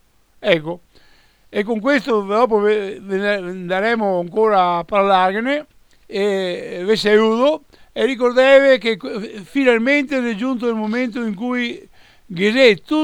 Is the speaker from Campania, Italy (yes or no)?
no; Veneto, Italy; anche se siamo veneti